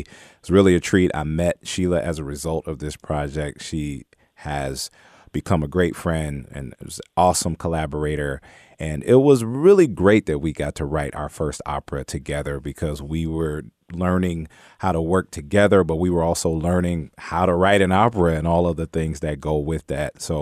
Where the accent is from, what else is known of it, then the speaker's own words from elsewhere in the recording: Cincinnati, Ohio, United States; Also, Cincinnati's my hometown.